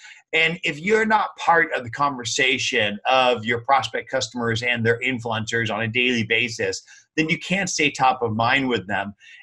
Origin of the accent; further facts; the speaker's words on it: United States; born there; English is a second language; who struggled in English, my second language, even though I was born in America.